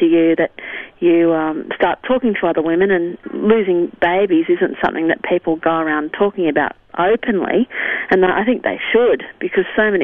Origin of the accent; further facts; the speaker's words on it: Sydney, New South Wales, Australia; I grew up in Sydney